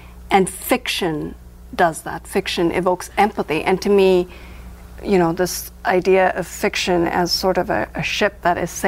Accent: India; I grew up in India.

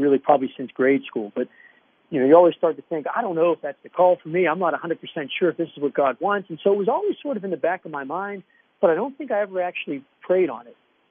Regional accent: Aspinwall, Pennsylvania, United States; also born or lived in Pittsburgh; No, I'm a Pittsburgh-born guy. I grew up in Aspinwall, went to St. Scholastica mm-hmm. Parish in Aspinwall and St. Scholastica grade school. I'm an only child, but I spent my entire life in Aspinwall

